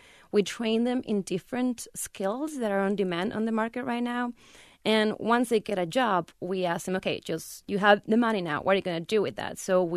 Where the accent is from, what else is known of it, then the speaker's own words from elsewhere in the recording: Buenos Aires, Argentina; I'm from Buenos Aires. It's a really big city and you can lose yourself in numbers.